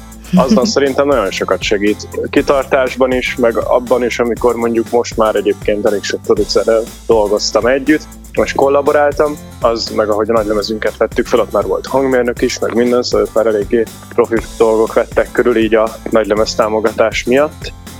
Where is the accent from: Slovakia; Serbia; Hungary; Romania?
Hungary; Azt viszont igen, hogy magyarként olyan jó szöveget írjak